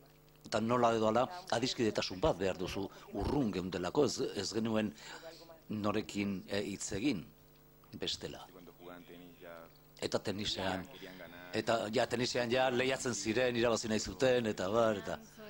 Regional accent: Córdoba, Argentina; Kordobatik nator, Argentinatik.

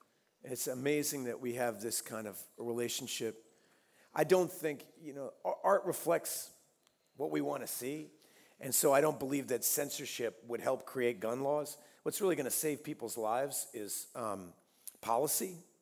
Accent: Austin, Texas, United States; born there; I was born in Austin, Texas in 1970, right?

